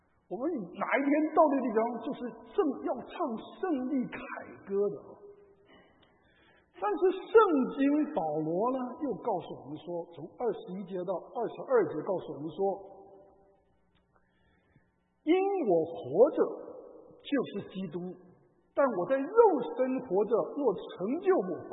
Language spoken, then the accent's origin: Chinese; China; 因为我们中国人会送红包走后门